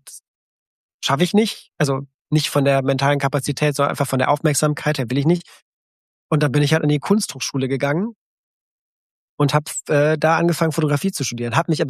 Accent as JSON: {"language": "German", "country": "Belgium", "said": "ein Praktikum bei der Lokalredaktion von einer kleinen Zeitung bei uns in Belgien"}